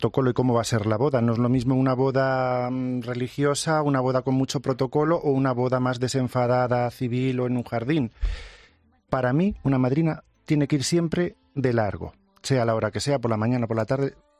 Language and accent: Spanish; Miguel Esteban, Castilla-La Mancha, Spain; Ellas fueron la gente de mi pueblo, de Miguel Esteban, las primeras que confiaron en mí, me compraron los primeros vestidos, que empecé muy joven, empecé con 16 años a coser en el taller de mis padres